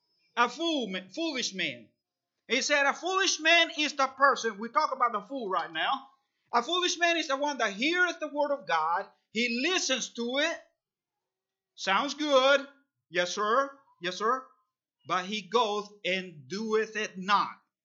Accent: El Salvador; I grew up in El Salvador, like I already told you.

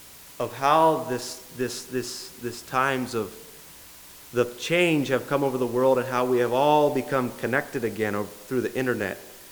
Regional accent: Honduras; I come from Honduras, and I compare the Honduran culture with United States culture.

